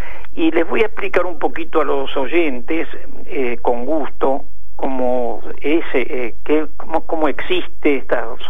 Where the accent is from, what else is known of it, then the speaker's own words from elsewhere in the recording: Buenos Aires, Argentina; pero la mayoría somos de acá, de Capital Federal